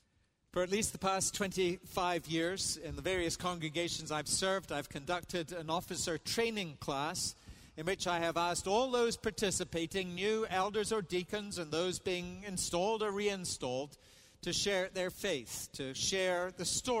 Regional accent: Edinburgh, Scotland, United Kingdom; tourists I might see around in my hometown of Edinburgh or down in London.

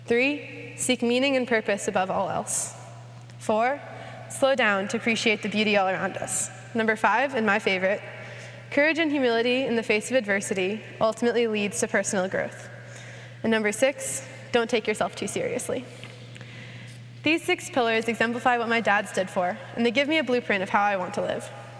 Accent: University Park, Maryland, United States; As some know, I do not live in this area. I am from University Park, Maryland, about 20 minutes away on a good traffic day.

